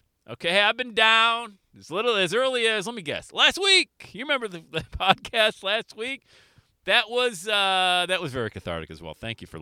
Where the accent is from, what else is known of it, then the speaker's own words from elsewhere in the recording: Bradford, Pennsylvania, United States; Where I grew up in Bradford, PA, yes, it snowed on Mother's Day.